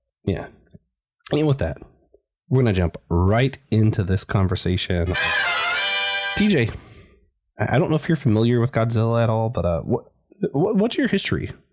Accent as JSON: {"language": "English", "region": "Florida", "country": "United States", "tie": "born or raised there", "said": "You know, I grew up in Florida, so we had Marvel and Islands of Adventure since I was a child."}